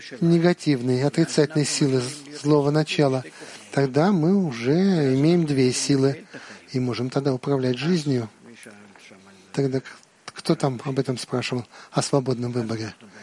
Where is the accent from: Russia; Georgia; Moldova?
Georgia; я рос в Грузии, у нас была синагога.